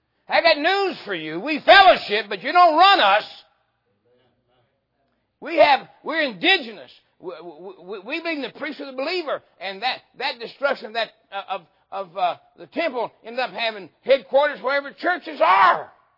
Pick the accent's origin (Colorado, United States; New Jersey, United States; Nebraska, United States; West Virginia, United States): West Virginia, United States; I'm from West Virginia myself.